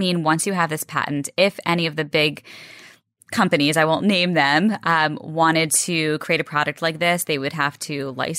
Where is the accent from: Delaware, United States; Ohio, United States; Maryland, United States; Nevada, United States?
Maryland, United States; Rockville; I'm actually from Maryland.